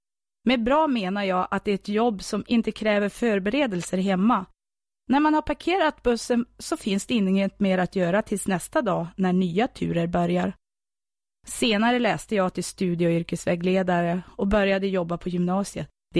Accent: Skorped, Västernorrland County, Sweden; Jag är född och uppvuxen i Skorped, en by 5 mil väster om Örnsköldsvik.

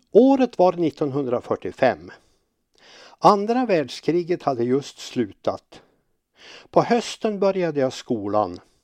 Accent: Byviken, Sweden; När jag så kom att skriva några böcker om min uppväxt i Byviken

